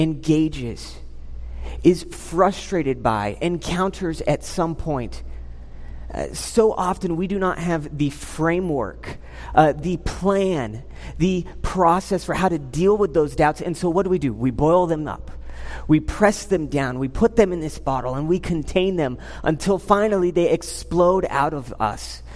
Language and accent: English; California, United States; I grew up in Southern California.